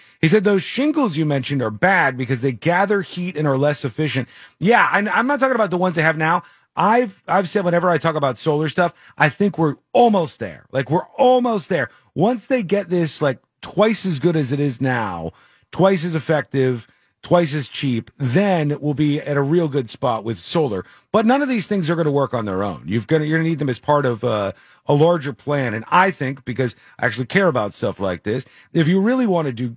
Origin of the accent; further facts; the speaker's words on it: Florida, United States; I'm from Florida, and I live in Texas